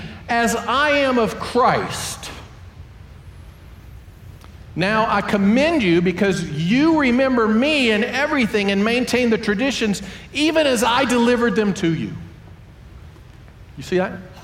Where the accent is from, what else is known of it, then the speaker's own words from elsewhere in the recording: North Carolina, United States; See, I'm from North Carolina. You got y'all, if there was a few of us, and then there's all y'alls.